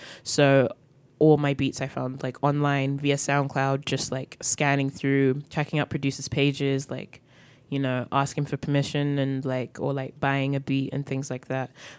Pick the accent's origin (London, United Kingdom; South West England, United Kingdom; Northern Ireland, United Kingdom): London, United Kingdom; Croydon; accent: English; also born or lived in Northampton; The accent's from England. I grew up in South London, Croydon, but then I also grew up in Northampton, England, which is central England, so it's a mixture of the two.